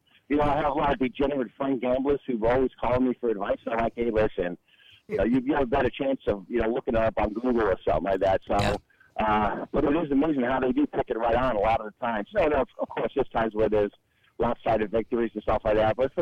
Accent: New Jersey, United States; born or raised there

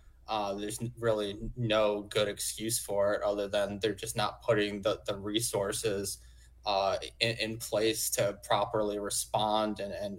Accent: New York, United States; now in Florida, United States; I grew up in New York. Coming to Florida, infrastructure is horrible and just outdated.

